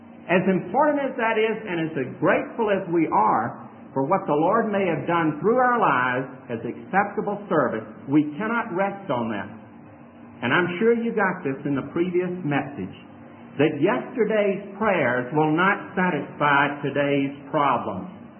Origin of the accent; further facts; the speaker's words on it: Memphis, Tennessee, United States; born there; accent: Southern; I was born in Memphis, Tennessee. He in Mississippi, but I think I retained more of a Southern accent than he has.